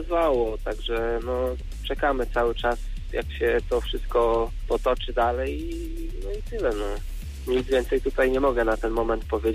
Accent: Zielona Góra, Lubusz Voivodeship, Poland; żeby może zostać u siebie w Zielonej Górze

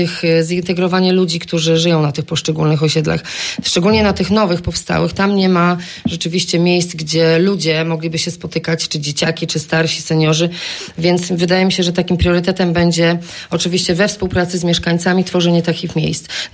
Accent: Chynów, Lubusz Voivodeship, Poland; Ja pochodzę z Chynowa i tam uważam, że Chynów został bardzo skrzywdzony

